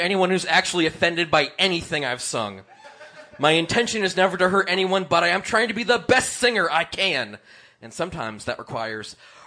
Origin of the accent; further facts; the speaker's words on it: Indiana, United States; I never listened to … because I grew up in Indiana and had a mullet.